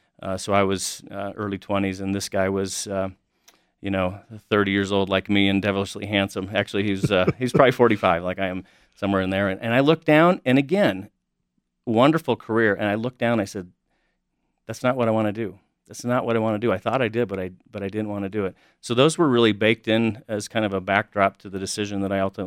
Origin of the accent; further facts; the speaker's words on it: South Dakota, United States; I grew up in South Dakota, and I grew up riding bulls and hunting deer